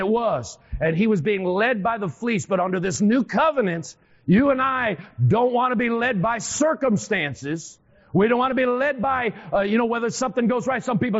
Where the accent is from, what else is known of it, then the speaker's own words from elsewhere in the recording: Western New York, New York, United States; And I'm from Western New York, in case you didn't know. I'm from Western New York.